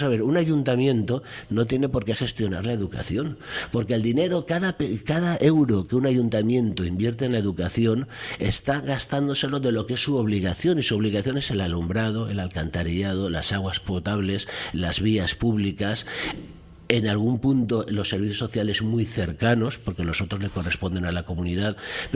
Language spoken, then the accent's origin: Spanish; Valencian Community, Spain; yo soy valenciano y lo siento, y yo hablo la lengua que hablamos en mi tierra, y por eso no dejo de ser español. Yo siempre digo que soy valenciano porque soy español y soy español porque soy valenciano.